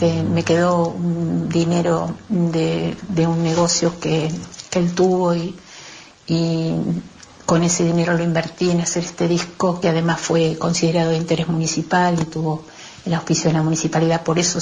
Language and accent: Spanish; Olavarría, Buenos Aires Province, Argentina; yo me creé acá en Olavarría, vine de muy chica de Buenos Aires y hasta mi adolescencia que volví a Buenos Aires, mi infancia y mi adolescencia transcurrió acá, en el verde, en el silencio. Vivo en un barrio frente al campo